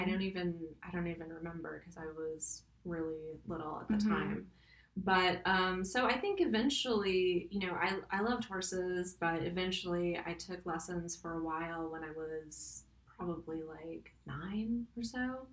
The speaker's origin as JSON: {"language": "English", "region": "South Carolina", "country": "United States", "tie": "born or raised there", "said": "Well, I grew up in South Carolina, and I was very blessed to live walking distance from a barn and equestrian stables."}